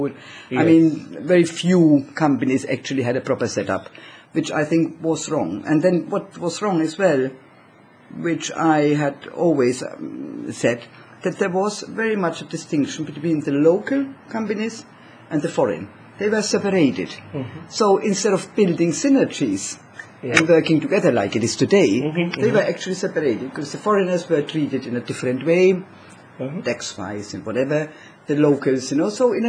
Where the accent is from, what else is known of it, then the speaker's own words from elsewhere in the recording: Germany; now in Malta; And for me in 74, when I came from Germany to Malta